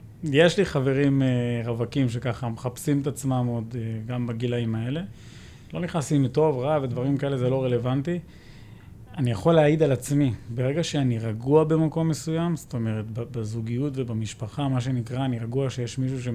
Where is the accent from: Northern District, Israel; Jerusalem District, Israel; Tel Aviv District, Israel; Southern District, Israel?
Jerusalem District, Israel; Jerusalem; גדלנו ביישוב קטן, זאת אומרת, גדלתי בירושלים, אבל גרנו ביישוב בישראל